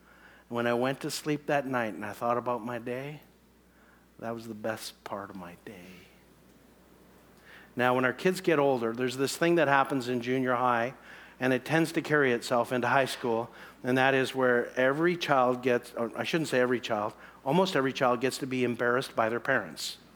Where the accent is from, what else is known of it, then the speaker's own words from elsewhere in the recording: Canada; It's because I'm a Canadian and I think hockey, okay?